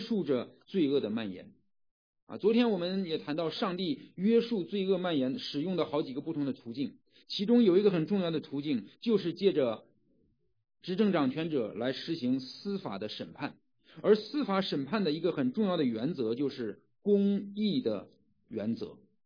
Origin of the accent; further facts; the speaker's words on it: Mississippi, United States; 我是来自密西西比州。